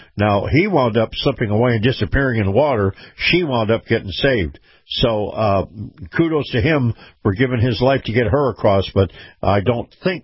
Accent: United States; because I am an American first and everything else comes after that.

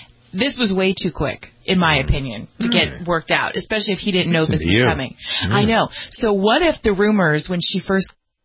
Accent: United States; that's the reason I am American, born and bred, yeah.

